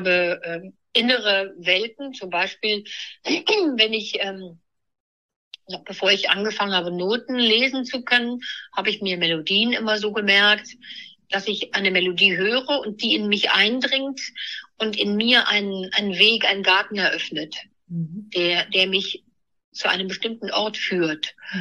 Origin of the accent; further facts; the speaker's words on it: Neuwied, Rhineland-Palatinate, Germany; ich bin im Rheinland in Neuwied aufgewachsen